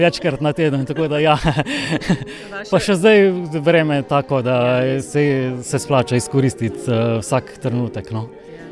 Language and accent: Slovenian; Slovenj Gradec, Carinthia, Slovenia; jaz sem pa iz Slovenjgradca in potem je večje mesto in potem se to pozna.